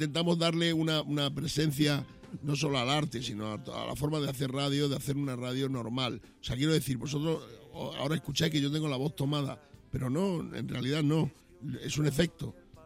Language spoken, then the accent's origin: Spanish; Badajoz, Extremadura, Spain; En mi tierra, yo soy de Extremadura, soy de Badajoz